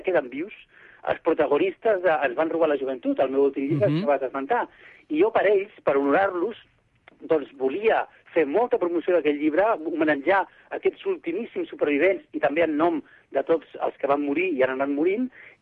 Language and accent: Catalan; Barcelona, Catalonia, Spain; Jo soc barceloní